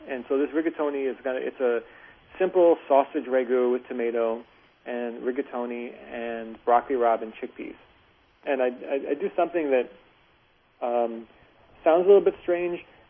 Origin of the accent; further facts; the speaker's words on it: Cleveland, Ohio, United States; I grew up in Cleveland